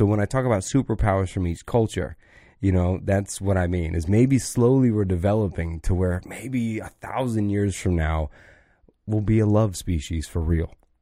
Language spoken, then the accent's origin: English; the South, United States; and I'm from the South, so the South helps a lot in this cliche.